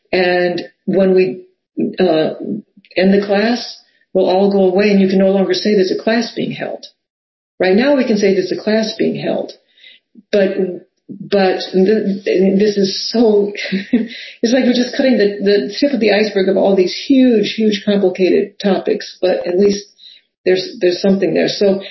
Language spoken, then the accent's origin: English; New Orleans, Louisiana, United States; I grew up in New Orleans, and that's really true in New Orleans.